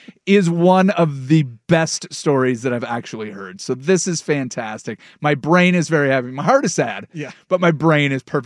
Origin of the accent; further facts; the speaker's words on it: Vancouver, Washington, United States; I'm from Vancouver, Washington.